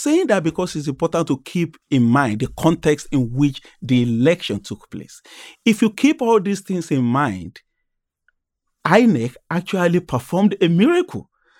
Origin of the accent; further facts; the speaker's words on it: Nigeria; And I would hope, as a Nigerian, that that's what the two main opposition candidates, that that's what they do next.